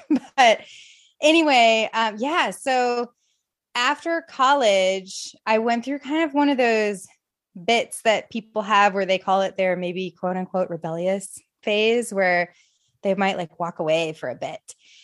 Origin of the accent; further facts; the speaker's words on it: Illinois, United States; I grew up in the Midwest, so in Illinois